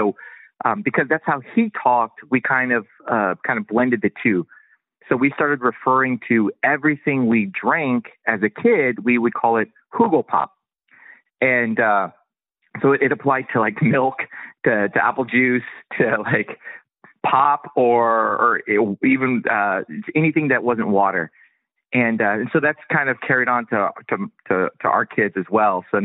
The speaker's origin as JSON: {"language": "English", "country": "Japan", "tie": "born or raised there", "lives_now": "Euland, United States", "said": "So we grew up in Japan that's where I was born."}